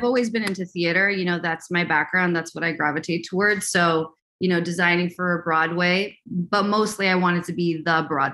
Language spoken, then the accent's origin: English; Canada; It's kind of like growing up in New York, but like the Canadian version of New York.